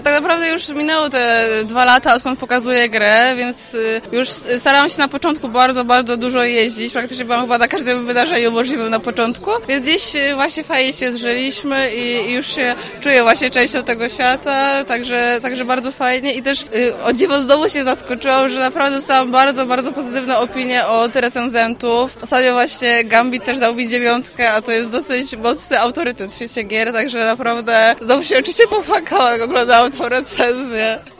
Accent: Bytom, Silesian Voivodeship, Poland; jestem z Bytomia i bardzo też miło przyjął cały Bytom tą wiadomość, że bytomianka zrobiła grę planszową

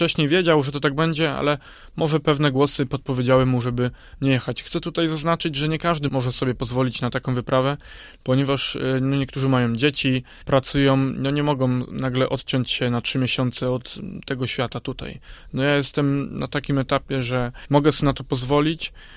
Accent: Kędzierzyn-Koźle, Opole Voivodeship, Poland; pochodzę z Kędzierzyna Koźla. 15 maja będę miał 28 lat.

